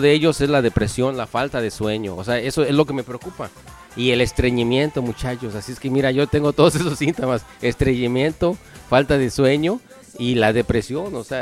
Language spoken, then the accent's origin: Spanish; Mexico City, Mexico; Sí, yo creo que eso nos pasa a nosotros los que somos del DF por toda la mendiga contaminación, sí nos perjudicó, ¿no?